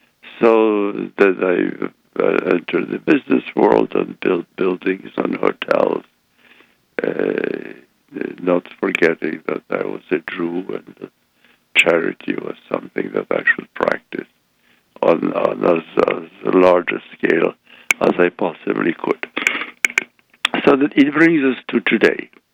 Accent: Poland; first language French; English is a second language; 1937, in Poland, we are a very comfortable family. Our Polish is perfect. My first language is French, because my mother insisted that we should, my brother and I should speak French.

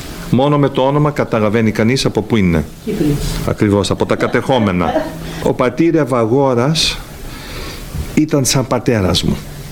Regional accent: Tarpon Springs, Florida, United States; Λοιπόν, εγώ γεννήθηκα στη Φλόριντα, Tarpon Springs, με ακρίβεια. Γεννήθηκα στη Τάπα, δεν υπήρχε νοσοκομείο στο μικρό χωριό που μεγάλωσα. Εμείς ομιλούσαμε πάντοτε ελληνικά στο σπίτι.

